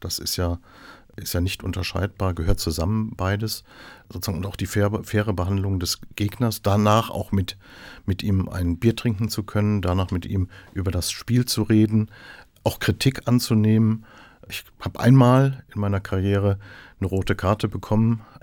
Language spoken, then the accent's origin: German; Remscheid, North Rhine-Westphalia, Germany; Also ich bin aufgewachsen in Remscheid, komme aus einem klassischen Arbeitermilieu, aber mit Aufstieg.